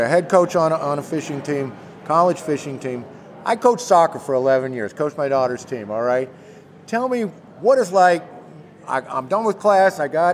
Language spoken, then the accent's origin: English; Kansas, United States; I'm from Kansas, where a big reservoir is like, our biggest reservoir is like 11,000 acres, okay?